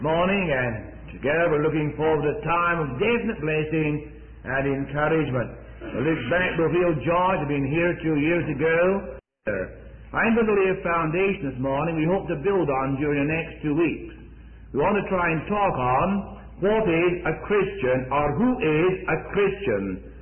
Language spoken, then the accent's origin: English; Scotland, United Kingdom; moved away as an adult; also born or lived in Stafford, England; I was born in Stafford, England. The age of 18 months, my mother took me back to Scotland, and from then I was brought up in Scotland. My parents are both Scottish.